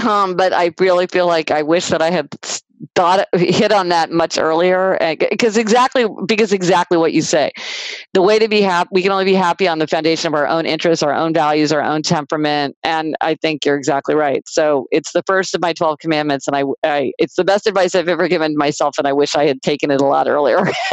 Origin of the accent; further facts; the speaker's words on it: Kansas City, Missouri, United States; now in New York City, United States; I grew up in Kansas City, Missouri. So I got my driver's license at 16, but I live in New York City